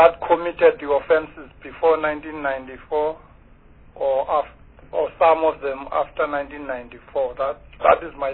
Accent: Eastern Cape, South Africa; But then I'm coming from the Eastern Cape.

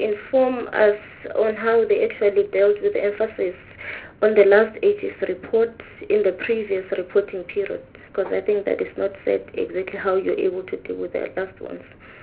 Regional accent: South Africa; I think it's something that as South African we ought to be relieved at least around

